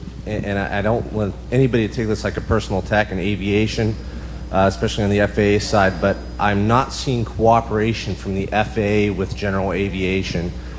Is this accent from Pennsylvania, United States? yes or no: yes; Pittsburgh, Pennsylvania, United States; I'm from Pittsburgh, Pennsylvania.